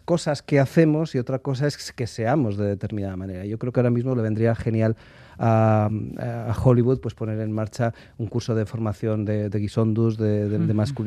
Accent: Alegría-Dulantzi, Basque Country, Spain; Yo sabes que soy de Alegría Dulanchi

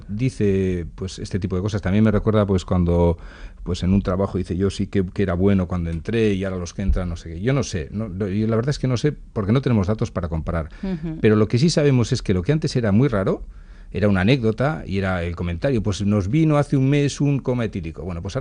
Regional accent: Basque Country, Spain; lo digo desgraciadamente como vasco, pues son más frecuentes aquí en Euskadi

